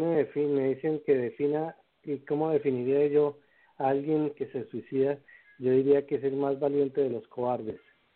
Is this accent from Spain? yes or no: no; Colombia; En la Amazonía de Colombia, que es en el sur del país, donde va el río Amazonas, en la frontera con Brasil, ahí, en mi país.